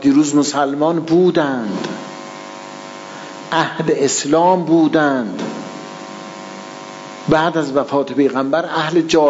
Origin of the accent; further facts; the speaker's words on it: Iran; مثل که ما مردم ایرانیم دیگه